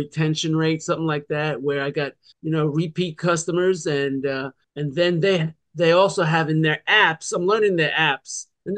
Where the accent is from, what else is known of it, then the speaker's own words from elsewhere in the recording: Italy; accent: Italian; make the videos, the tick of the talk with my Italian accent.